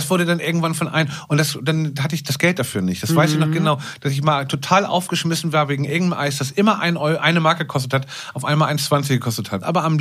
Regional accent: Hamburg, Germany; Hamburg ist das, da wo ich groß geworden bin.

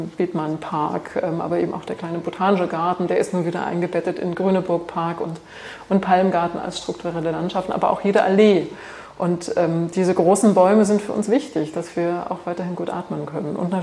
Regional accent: Thuringia, Germany; ich komme aus Thüringen ursprünglich

